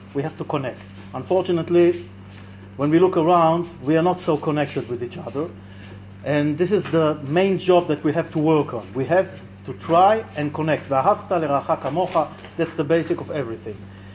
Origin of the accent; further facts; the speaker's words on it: Israel; born there; first language Hebrew; English is a second language; I speak Hebrew. I was born in Israel, but I'm married to a wife who is from England. So, and as a little kid, I used to also speak German